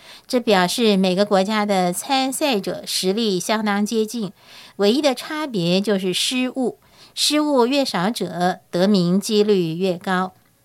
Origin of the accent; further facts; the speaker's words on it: Yilan County, Taiwan; 我告诉全世界的人，我来自非常小的国家，它的名字叫台湾。